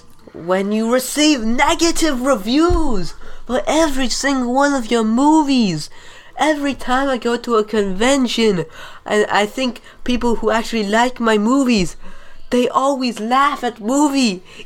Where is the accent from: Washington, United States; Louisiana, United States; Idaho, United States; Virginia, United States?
Louisiana, United States; New Orleans; New Orleans.